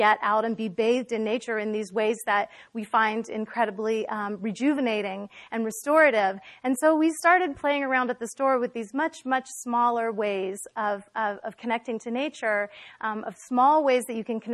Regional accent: Austin, Texas, United States; I grew up in Austin, Texas. And when I grew up there, there was a lot of ambient nature

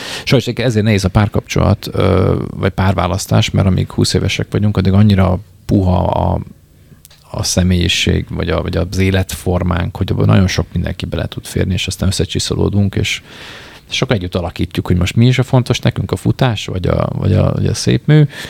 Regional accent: Pécs, Baranya, Hungary; még a gyerekkorom, én Pécsi vagyok

